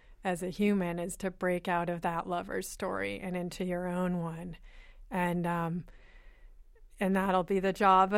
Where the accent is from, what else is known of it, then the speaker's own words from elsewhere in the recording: Berkeley, California, United States; I come from a place from Berkeley and my particular parents